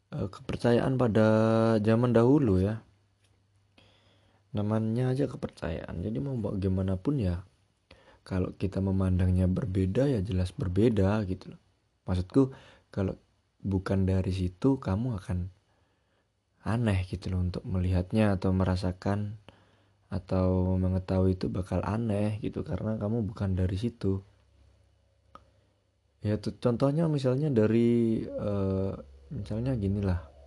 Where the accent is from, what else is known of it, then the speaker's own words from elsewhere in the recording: Java, Indonesia; accent: Javanese (medok); Ya bagaimanapun saya ini juga orang Jawa ya. Makanya kadang kalau saya ngomong ini ada medok-medoknya gimana.